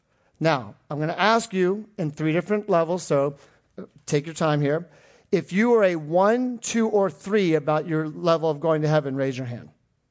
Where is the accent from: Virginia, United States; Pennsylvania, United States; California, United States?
Virginia, United States; Reston; I grew up here in Northern Virginia. I grew up in Reston.